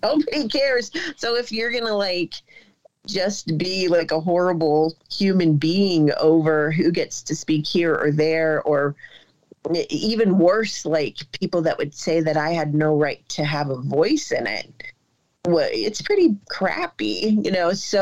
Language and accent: English; Ohio, United States; I'm just a normal person. I'm a teacher from Ohio.